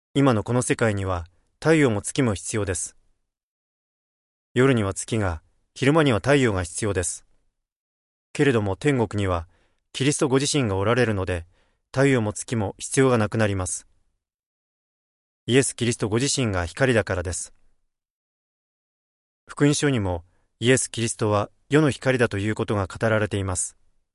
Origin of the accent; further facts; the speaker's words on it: Iowa, United States; Japanese is a second language; 私はアイオワ州で育ちましたが、私たちの住んでいた町には、町からそれほど遠くないところにゴミ捨て場がありました。